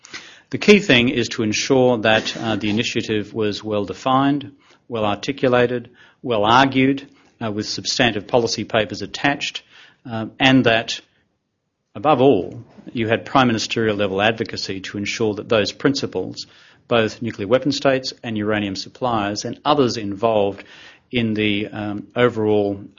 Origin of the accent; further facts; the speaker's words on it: Queensland, Australia; As a Queenslander, I've got to say, them's fighting words